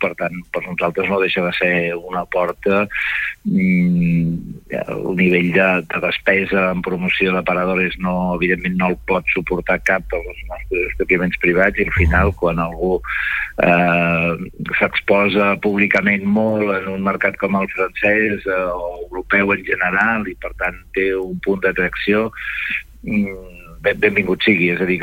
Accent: Catalonia, Spain; Per tant, com a empordanès, benvinguda sigui l'inversió

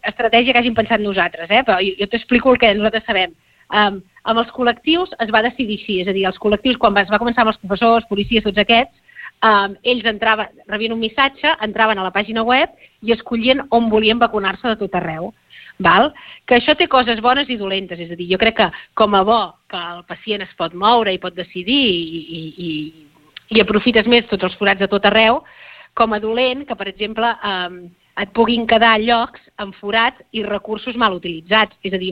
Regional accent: Catalonia, Spain; jo, que sóc del Baix Empordà

